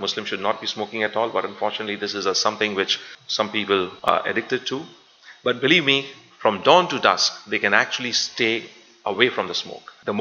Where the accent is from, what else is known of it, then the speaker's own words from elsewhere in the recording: Mumbai, Maharashtra, India; moved away; I come from India, Bombay, that's where I was born. And my whole life I lived here before migrating to this beautiful country 17 years ago.